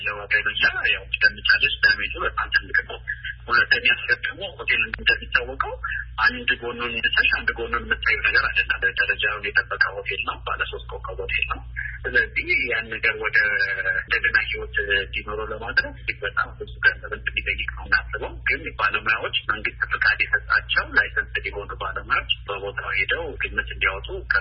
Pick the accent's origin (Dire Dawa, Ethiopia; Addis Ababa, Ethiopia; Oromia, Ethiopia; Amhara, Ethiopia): Oromia, Ethiopia; Jimma; born there; አባቴ ተወልዶ የሚያደገው ወለጋ ውስጥ ነው፣ እኛም የተወለድነው እንግዲህ ጅማ ውስጥ ነው።